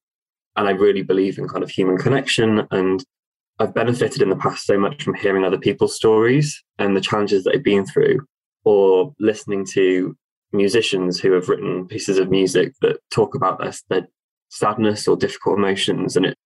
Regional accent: Worcester, West Midlands, United Kingdom; So I grew up in Worcester in the Midlands. So yeah, quite a decent sized city, I would say. A nice place to grow up. But ultimately, I went to university at Birmingham. And then for opportunities, I moved to the South to start my career.

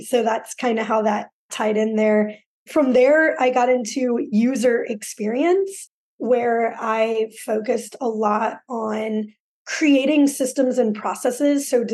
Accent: Louisiana, United States; I grew up in South Louisiana.

